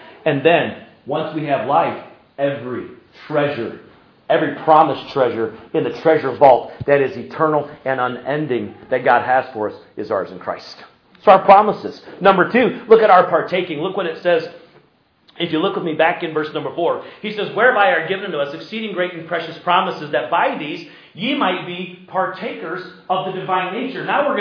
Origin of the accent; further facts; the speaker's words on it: South Carolina, United States; Now, down south, where I grew up in South Carolina, we do this all the time.